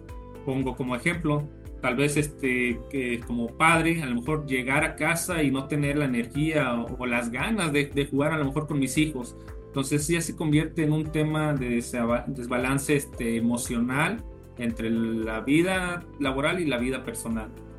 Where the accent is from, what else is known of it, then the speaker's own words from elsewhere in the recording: Ciudad Valles, San Luis Potosí, Mexico; Y pues soy originario de Ciudad Valles, San Luis Potosí.